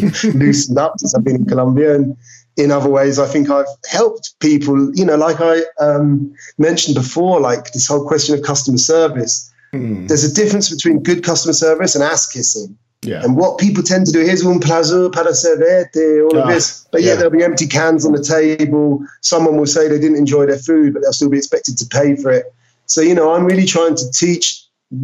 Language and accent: English; England, United Kingdom; I like to keep my Englishness, and all of this being a miserable old bastard is part of being English, you know?